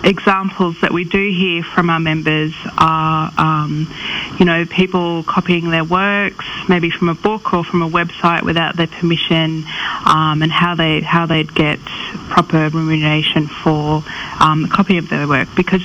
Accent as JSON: {"language": "English", "town": "Sydney", "region": "New South Wales", "country": "Australia", "tie": "born or raised there", "said": "Okay, so my mother's family comes from the Torres Straits and the Cape York region in North Queensland, but I grew up in Sydney."}